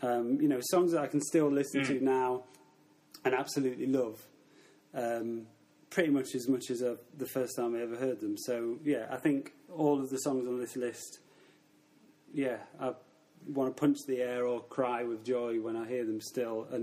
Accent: Mansfield, East Midlands, United Kingdom; I grew up in Mansfield, a small town near Nottingham, just a sort of standard mining town, I guess. My granddad worked down the pit, and yeah, just a sort of working class background.

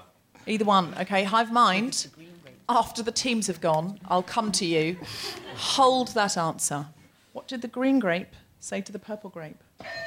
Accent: Australia; I am diverse because I am a lady person, and I am also Australian

